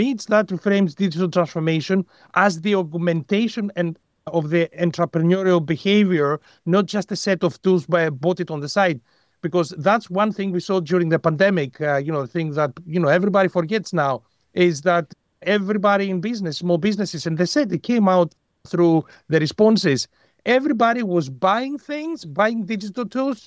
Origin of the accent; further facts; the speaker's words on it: Greece; English is a second language; now in Scotland, United Kingdom; I'm come from Greece. I completely understand, you know, we're very close culturally with Italy. But, you know, I live in UK, in Scotland.